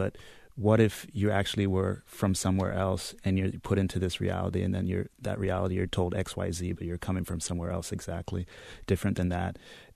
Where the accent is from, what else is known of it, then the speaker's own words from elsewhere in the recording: Columbus, Ohio, United States; Yeah, I grew up in Columbus, Ohio.